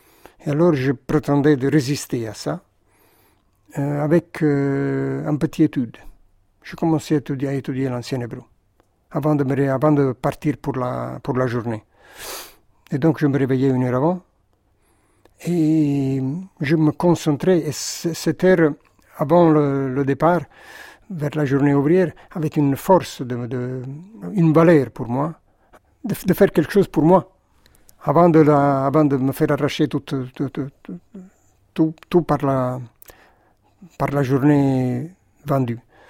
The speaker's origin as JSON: {"language": "French", "town": "Naples", "region": "Campania", "country": "Italy", "moved": "yes", "said": "Donc ma réaction a été de partir, de quitter, d'abandonner ce lieu. Et donc, je ne peux pas dire que je suis de Naples."}